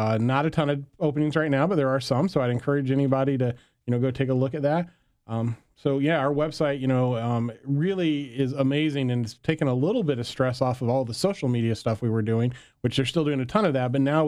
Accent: Cuba, Illinois, United States; Yeah, I grew up in Cuba, Illinois. An hour away.

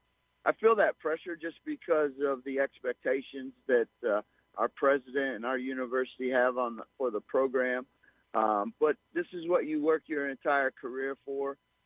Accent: Galesburg, Illinois, United States; And growing up in Galesburg, all I knew was football, basketball, and baseball.

